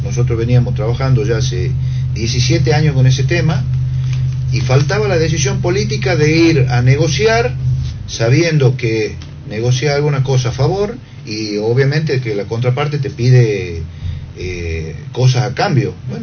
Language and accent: Spanish; Tafí Viejo, Tucumán, Argentina; Nosotros los tafiseños tenemos algo. Somos de Tafí Viejo y queremos volver a Tafí Viejo.